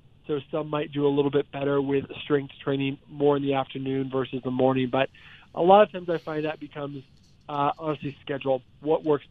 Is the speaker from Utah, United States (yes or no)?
no; Orlando, Florida, United States; I grew up or lived in Orlando for a while. And when I was a kid, I was a huge Bucs fan.